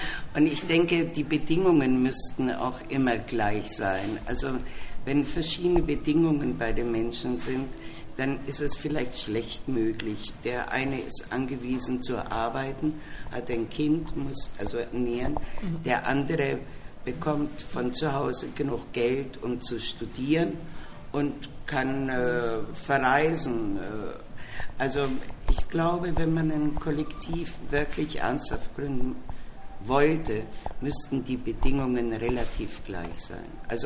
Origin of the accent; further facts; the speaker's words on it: Bavaria, Germany; also born or lived in Munich; now in Berlin, Germany; Ich komme aus der Oberpfalz, das heißt, da lebte ich kurze Zeit, bin dann nach München und 68 bin ich dann nach Berlin.